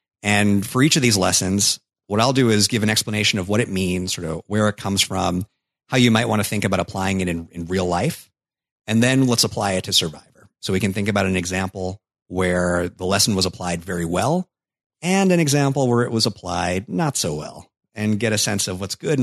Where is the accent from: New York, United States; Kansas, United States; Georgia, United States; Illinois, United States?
New York, United States; And I think, so growing up in New York, I was a big haggler.